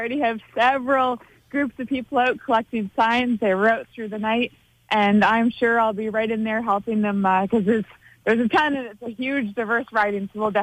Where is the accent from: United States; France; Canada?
Canada; Madoc, Ontario; I was born and raised here in Madoc, and I grew up never thinking I was going to live here the rest of my life. I moved away for school and work, and I'm back home, and I wouldn't want to be anywhere else.